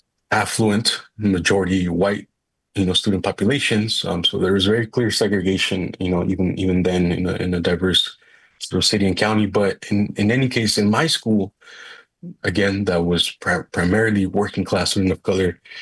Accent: San Diego, California, United States; grew up in working class neighborhoods, as was my case, growing up in San Diego, highly militarized city, county, region

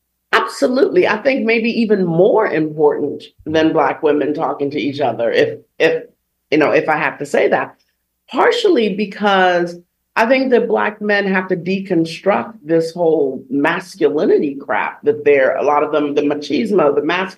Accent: United States; English is a second language; the way that I was brought up, I didn't speak English in my house growing up. So I have always felt that this is home, you know. So there's always been that dividing line, which was the threshold of my front door growing up, where when I was on one side, it was Africa. When I was on the other side, it was America.

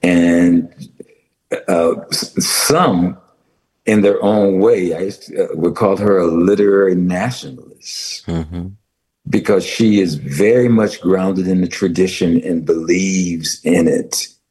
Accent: Los Angeles, California, United States; I'm tired of Tucson, Arizona. I'm an LA cat.

